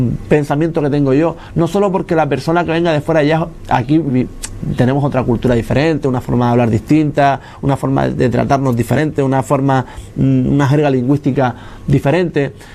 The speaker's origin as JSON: {"language": "Spanish", "region": "Canary Islands", "country": "Spain", "tie": "born or raised there", "said": "Yo soy canario, soy de Gran Canaria, nacido en Gran Canaria, criado en Fuerteventura, me considero majorero muchas veces, y muchas veces no, siempre, ¿no?"}